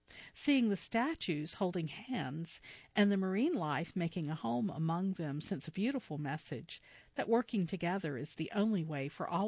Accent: Hilton Head Island, South Carolina, United States; also born or lived in Hawaii; When I was a kid growing up on Hilton Head Island in South Carolina, my parents loved to rent little pontoon boats

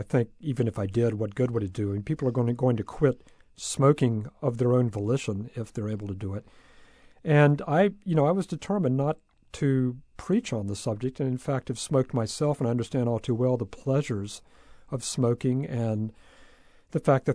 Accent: North Carolina, United States; a sort of belated love letter to my home state.

